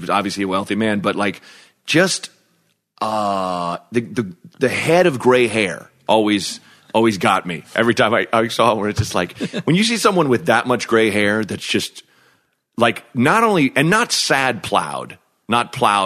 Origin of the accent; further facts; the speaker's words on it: Portland, United States; I mean, you know, I'm from Portland, and every time there's a protest